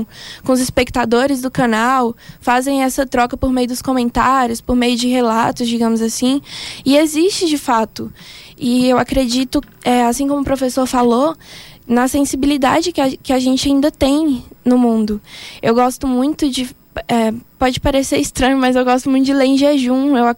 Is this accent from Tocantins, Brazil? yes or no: yes; Tocantins, Brazil; eu sou de Tocantins, e quando eu tava lá